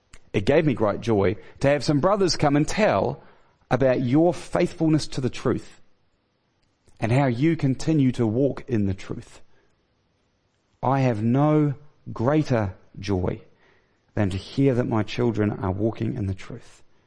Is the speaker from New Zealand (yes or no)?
yes; New Zealand; accent: Kiwi; also born or lived in Australia; so to then come home to my own kind and then be told that I'm an Aussie, was terrible.